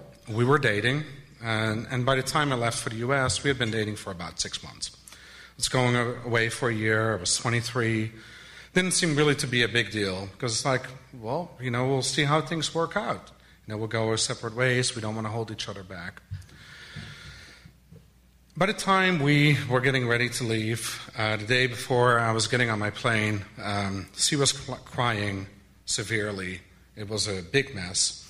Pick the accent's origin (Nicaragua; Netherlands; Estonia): Netherlands; moved away as an adult; now in United States; As some of you know, I grew up in the Netherlands.